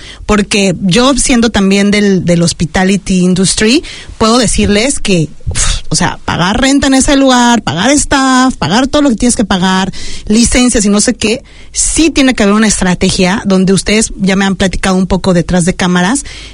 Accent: Mexico; lo puedo decir como mexicana.

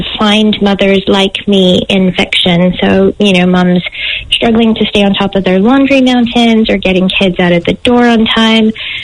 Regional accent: Montreal, Quebec, Canada; so I'm from Montreal

